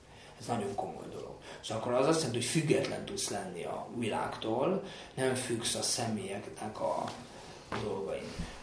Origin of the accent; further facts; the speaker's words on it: India; mert én mégiscsak indiai vagyok